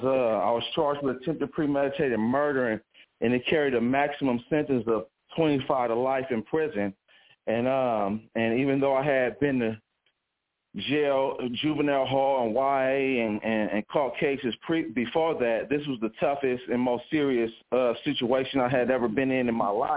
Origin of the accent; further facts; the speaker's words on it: Oakland, California, United States; But growing up in West Oakland, in a hectic environment, I kind of went astray, you know, from my Christian upbringing and teachings.